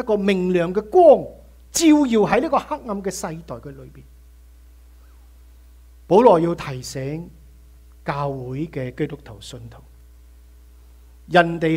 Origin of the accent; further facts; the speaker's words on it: Guangdong, China; 我们广东人有一句说话很有意思